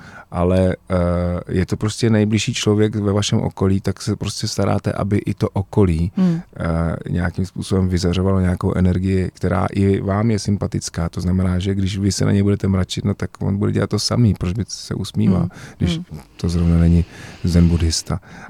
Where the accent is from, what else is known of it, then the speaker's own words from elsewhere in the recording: Prague, Czechia; já jsem rodilý Pražák a mám tu Prahu moc rád